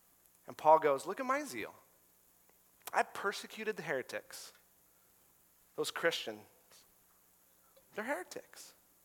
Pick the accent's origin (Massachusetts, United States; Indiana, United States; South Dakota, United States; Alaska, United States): Alaska, United States; I'm Alaskan. I spent a little time in Texas.